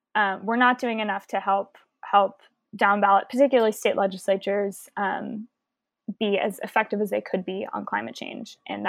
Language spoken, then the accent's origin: English; Houston, Texas, United States; I'm from Houston, Texas. So first of all, some backstory. I'm from an oil and gas family in Houston, Texas